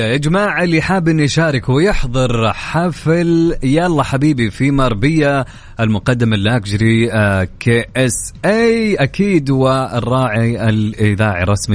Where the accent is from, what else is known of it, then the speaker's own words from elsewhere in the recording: Mecca, Makkah Province, Saudi Arabia; لاني من مكة طبيعي اني